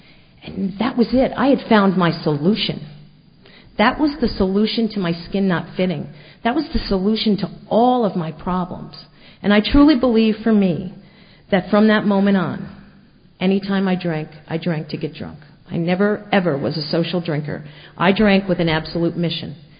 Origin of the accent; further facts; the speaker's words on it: New Jersey, United States; I am 46 years old. I am originally from New Jersey.